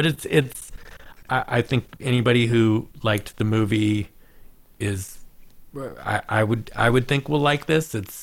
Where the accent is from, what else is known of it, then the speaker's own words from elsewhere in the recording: Oakland, California, United States; they left and went to Las Vegas and left my hometown of Oakland. And that's where I was born.